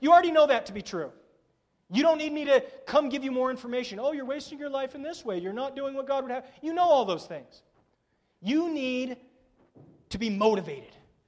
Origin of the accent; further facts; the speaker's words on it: United States; You see, as American consumerists, we think essentially to ourselves, what can Christianity do for me?